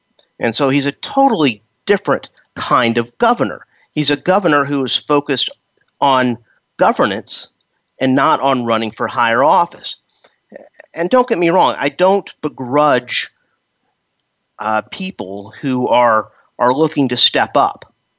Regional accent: Texas, United States; I'm from Texas. I would love a governor who is not looking to run for president.

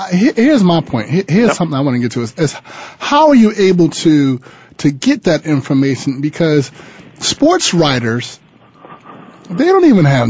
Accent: New York, United States; I'm a New Yorker, and he's a Boston, Massachusetts fan.

